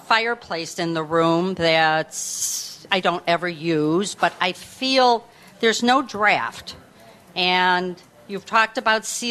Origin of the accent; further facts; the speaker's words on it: Schaumburg, Illinois, United States; Good morning, Lou. … from Schaumburg.